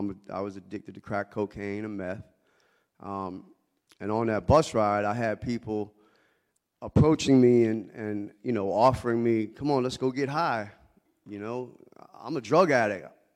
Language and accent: English; Florida, United States; I'm 48. I'm from Florida.